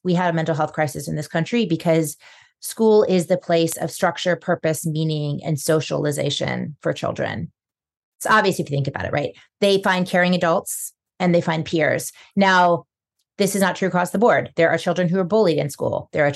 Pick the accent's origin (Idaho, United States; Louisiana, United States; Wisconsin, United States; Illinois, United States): Louisiana, United States; New Orleans; One was New Orleans is my hometown.